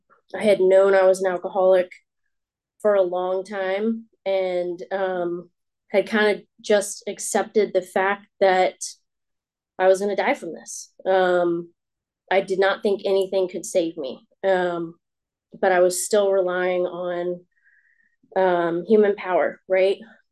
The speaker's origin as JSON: {"language": "English", "town": "Amherst", "country": "United States", "tie": "born or raised there", "said": "I grew up in Amherst. I always say an hour south of here, but it's like, I guess, 2 hours south of here."}